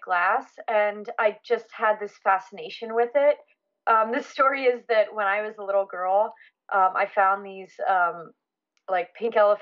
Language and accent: English; York, Pennsylvania, United States; now in Philadelphia, United States; I grew up in York, Pennsylvania.